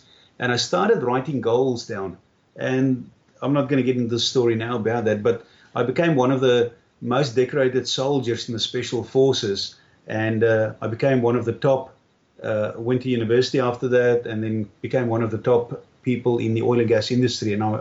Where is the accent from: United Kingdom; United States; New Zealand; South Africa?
South Africa; I grew up in South Africa in an orphanage.